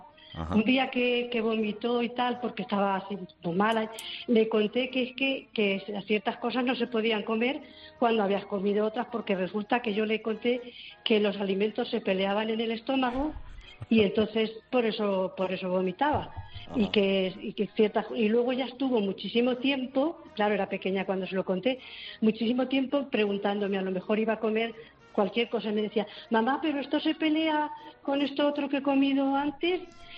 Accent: Albacete, Castilla-La Mancha, Spain; soy de Albacete

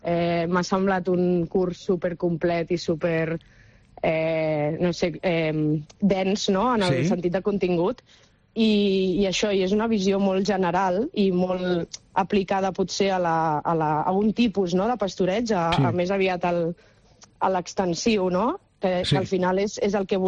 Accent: Marata, Catalonia, Spain; en el meu poble, concretament, a Marata

